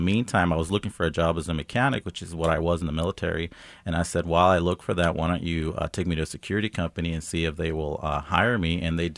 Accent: San Francisco, California, United States; also born or lived in Hayward; now in Kansas, United States; So I grew up actually in the Bay Area, originally born in San Francisco in the Mission District, and then moved around a little bit in the Bay Area from Hayward and different parts.

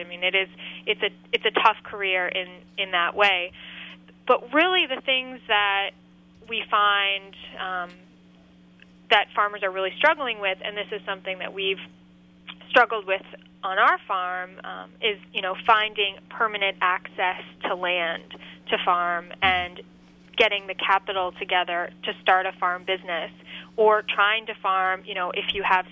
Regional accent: Columbus, Ohio, United States; I grew up in right outside of Columbus, Ohio

